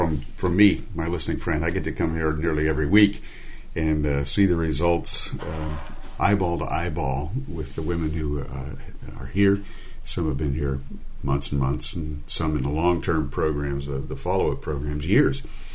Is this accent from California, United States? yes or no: yes; Compton, California, United States; born there; I was born in Compton. But it was a long time ago.